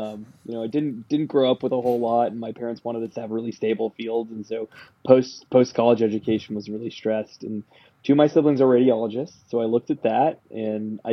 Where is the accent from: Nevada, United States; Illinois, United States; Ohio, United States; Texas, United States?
Texas, United States; Dallas; I grew up in the Dallas area. Went to college at UT, so as you can see, I'm a huge Longhorns fan.